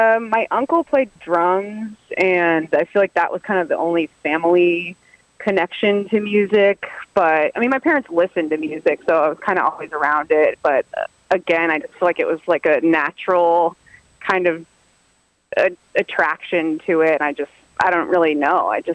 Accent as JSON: {"language": "English", "town": "Houston", "region": "Texas", "country": "United States", "also_born_or_lived": "Nashville / Austin", "moved": "as an adult", "lives_now": "Los Angeles, United States", "said": "so I'm from Houston, Texas originally, and I moved to Los Angeles like 7 years ago."}